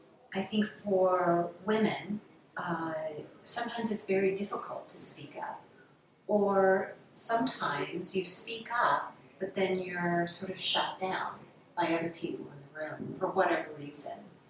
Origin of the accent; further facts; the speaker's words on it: Texas, United States; So I was brought up in Texas